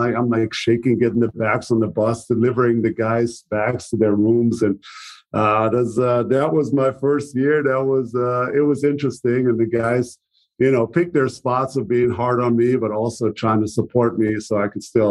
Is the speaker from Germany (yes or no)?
yes; Germany; now in Dallas, United States; actually Ross Perot flew in to Germany, to my hometown, to come for a press conference.